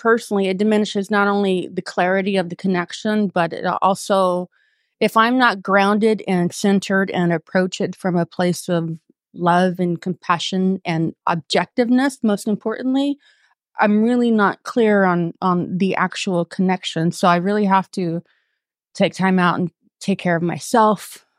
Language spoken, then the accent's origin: English; the South, United States; growing up in the South in a strict Catholic family.